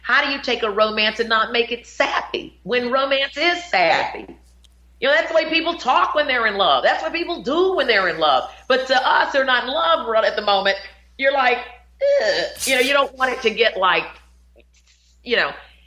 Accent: Winston-Salem, North Carolina, United States; when I wanted to go to college growing up in Winston-Salem, North Carolina, I always wanted to go to UCLA, maybe because it was the furthest place from home.

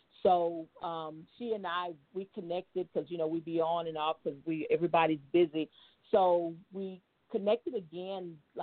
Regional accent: United States; born there; I was born here in America, and, you know, don't tell me nothing about Africa. I'm not from Africa, blah, blah, blah, blah, blah.

